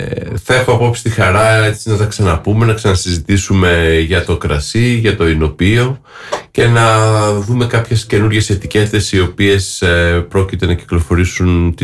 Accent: Ioannina, Epirus, Greece; Εγώ είμαι γεννημένος στα Γιάννενα και μεγάλωσα εκεί

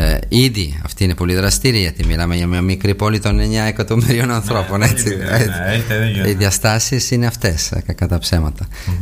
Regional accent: Italy; Greek is a second language; βάζω και τον εαυτό μου μέσα ως Ιταλός

